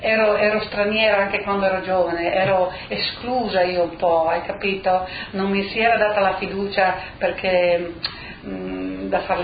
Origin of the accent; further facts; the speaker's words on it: Pordenone, Friuli-Venezia Giulia, Italy; io sono da Pordenone, ho detto, no? E sì, abbiamo parlato il nostro dialetto poi.